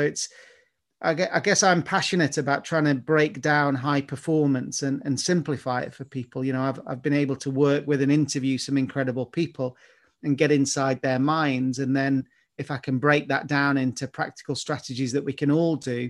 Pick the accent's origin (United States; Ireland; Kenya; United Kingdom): United Kingdom; Stoke-on-Trent, West Midlands; born there; I was born in Stoke.